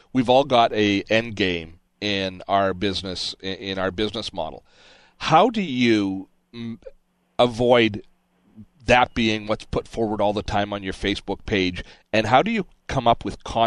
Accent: Scotland, United Kingdom; and not just being Scottish and cheap, as you're kind of alluding to there

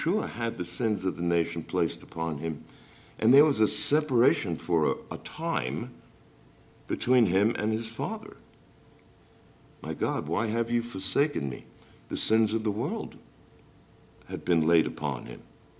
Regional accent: United States; I'm also an American. I'm also a Jew.

